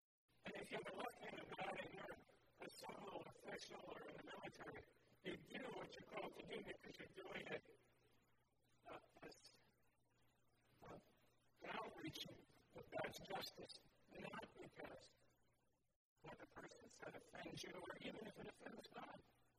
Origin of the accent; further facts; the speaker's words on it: Brooklyn, New York, United States; I grew up in Brooklyn, New York, and I didn't teach these principles on the street.